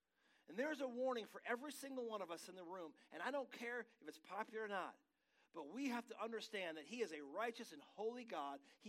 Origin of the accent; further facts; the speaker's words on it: Michigan, United States; Those that don't know, I'm from Michigan. That's like a long ways away.